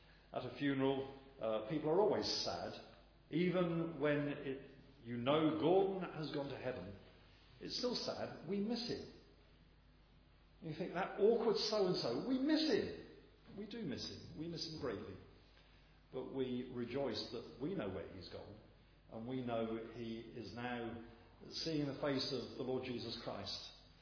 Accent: England, United Kingdom; We don't want that, because we're English.

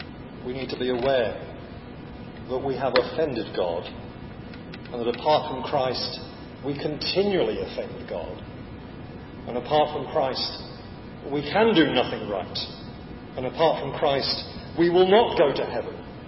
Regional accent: England, United Kingdom; It's not enough that we're English, as I think most of us are.

